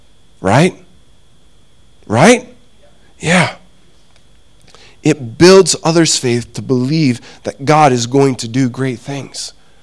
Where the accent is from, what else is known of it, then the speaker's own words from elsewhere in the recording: Montana, United States; When I was younger, I grew up in Montana. Montana is mountains, as you can imagine.